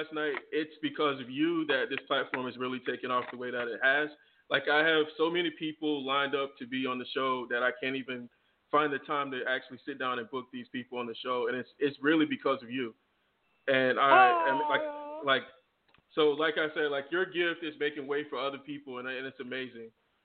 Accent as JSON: {"language": "English", "region": "Florida", "country": "United States", "tie": "born or raised there", "lives_now": "New Jersey, United States", "said": "yeah, I'm in New Jersey. Lisa's in my home state of Florida."}